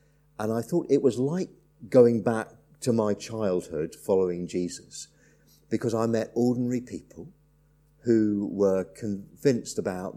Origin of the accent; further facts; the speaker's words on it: Belfast, Northern Ireland, United Kingdom; moved away as an adult; but I grew up in Ireland, so not that it's a bad thing to be Irish, if there are any Irish people here, it's a good thing to be, but from the age of 3 to 18, I lived in Belfast, and I came to faith in Jesus